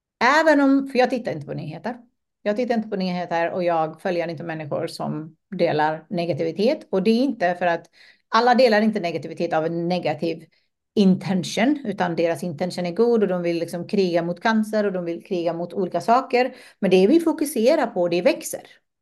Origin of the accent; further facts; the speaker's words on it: Afghanistan; för jag kommer ju från Afghanistan och det är krig där